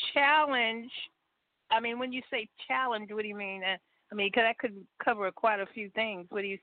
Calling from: California, United States; also born or lived in Washington, D.C.; and I'm calling from California. I was originally in Washington, D.C.

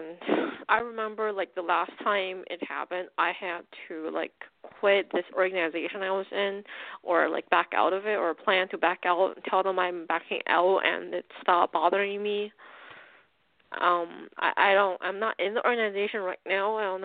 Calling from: Pennsylvania, United States; From Pennsylvania.

